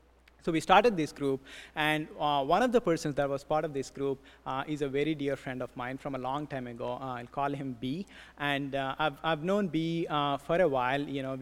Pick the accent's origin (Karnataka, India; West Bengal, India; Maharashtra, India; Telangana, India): Telangana, India; Hyderabad; now in Boston, United States; I was born and raised in India by two wonderful parents in the city of Hyderabad, both of whom serve as pastors following God's call there.